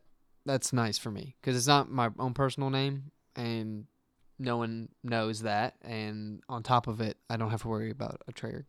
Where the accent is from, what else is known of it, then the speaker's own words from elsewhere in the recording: Nashville, Tennessee, United States; we're from Nashville, by the way.